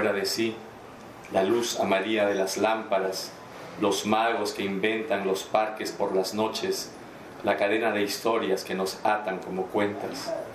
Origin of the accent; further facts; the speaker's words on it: Peru; vengo desde el Perú.